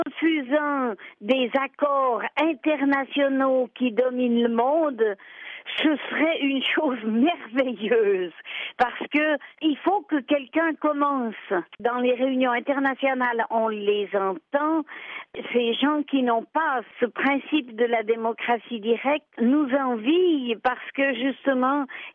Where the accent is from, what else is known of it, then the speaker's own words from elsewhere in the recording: Switzerland; Alors nous, en tant que Suisse, avec la démocratie directe, on avait la possibilité, toute petite Suisse qu'on est, de faire changer le monde